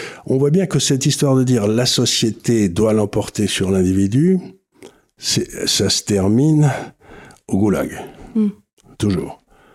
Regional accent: Toulouse, Occitanie, France; c'était ma grande excuse, ma grande insulte quand j'étais jeune à Toulouse, comme ça, dans les années 60

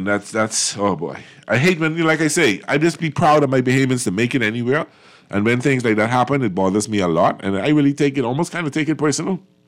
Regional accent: Connecticut, United States; born there; I was born in Connecticut

